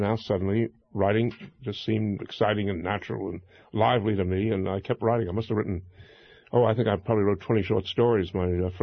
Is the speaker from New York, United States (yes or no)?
yes; Brooklyn, New York, United States; I'd actually gotten into MIT, but what I noticed, I grew up in Brooklyn, was when I mentioned MIT to the girls, they didn't react at all.